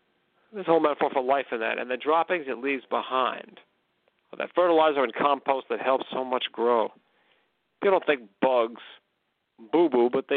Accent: McKinleyville, California, United States; I was from McGinleyville, California.

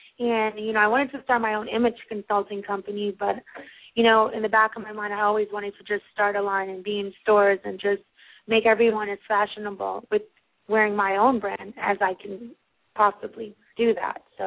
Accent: Miami, Florida, United States; also born or lived in Kingston, Jamaica; Well, I'm originally from Kingston, Jamaica, but I was raised here in Miami.

